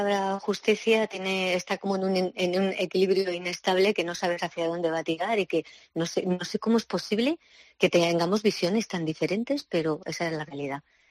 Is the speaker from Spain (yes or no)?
yes; Segovia, Castile and León, Spain; me vuelvo otra vez a Segovia a pasar las vacaciones con mi pareja, con mi chico, con mi tierra, con mi pueblo